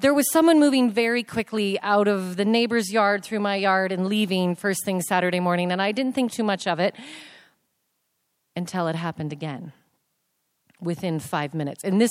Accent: Missoula, Montana, United States; moved away as an adult; also born or lived in Bozeman; Hi, Missoula. Oh, I do love my hometown. And I grew up on the south side, which says a lot about me right off the bat.

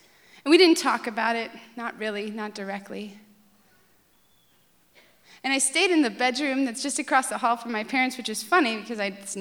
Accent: Midwest, United States; There were piano lessons, and because I was from the Midwest, I was an ice skater.

